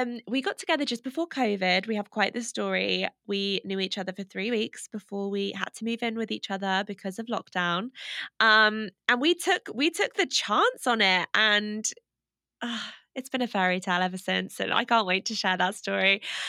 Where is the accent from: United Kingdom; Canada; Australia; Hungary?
United Kingdom; now in United States; So they love that we're British, which definitely helps.